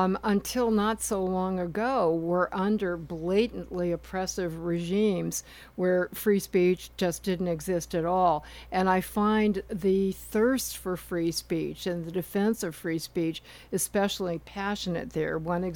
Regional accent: Minnesota, United States; I grew up in Minnesota.

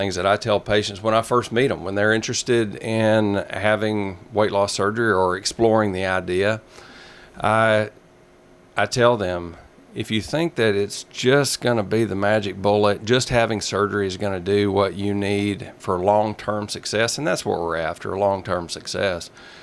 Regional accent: Shelbyville, Tennessee, United States; also born or lived in Birmingham, Alabama; I grew up in Shelbyville, which is right down the road. Spent most of my life in the state of Tennessee. I spent about 3 years in Birmingham, Alabama, but then made me realize how much I love Tennessee.

